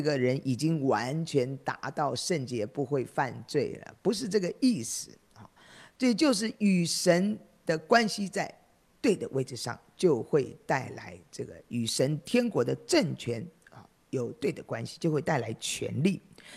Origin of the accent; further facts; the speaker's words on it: Shandong, China; 我是山东人